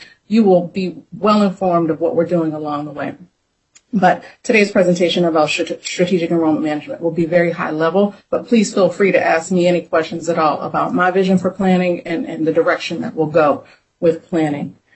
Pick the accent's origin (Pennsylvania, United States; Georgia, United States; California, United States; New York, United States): Pennsylvania, United States; moved away as an adult; now in Washington, D.C., United States; Growing up in Pennsylvania, went to public high school, public university